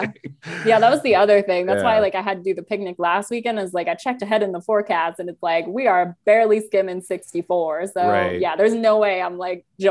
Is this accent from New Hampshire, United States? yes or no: no; Pennsylvania, United States; And then also, you know, I grew up in Pennsylvania, so right.